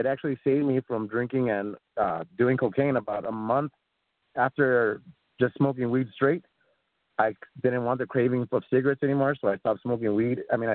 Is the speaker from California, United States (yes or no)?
no; Texas, United States; I was raised here in Texas where, and also, in the 80s, where they would just say no to drugs.